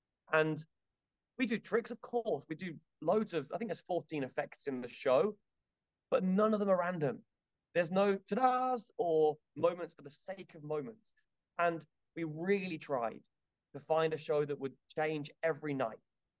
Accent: England, United Kingdom; So we have London and phone boxes and things ring and we talk, and we are very English British, and that helps us because we're different.

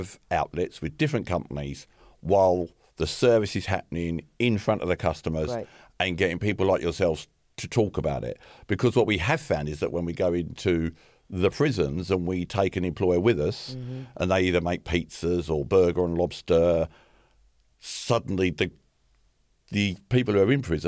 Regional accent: London, United Kingdom; growing up in the East End of London

